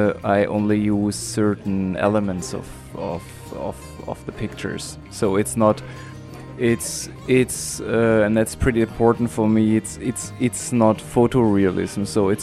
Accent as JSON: {"language": "English", "country": "Germany", "lives_now": "Paris, France", "said": "I'm a painter from Germany. At the moment, I live in Paris."}